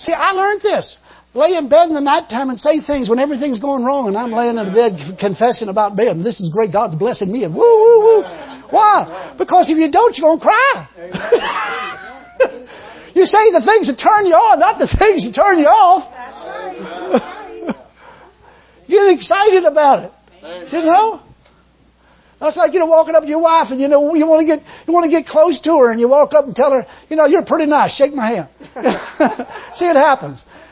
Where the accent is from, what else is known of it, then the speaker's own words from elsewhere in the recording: United States; Because I'm an American. I got rights.